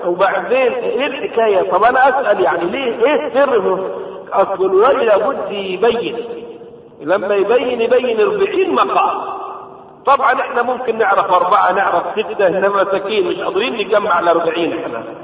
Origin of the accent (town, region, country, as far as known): Egypt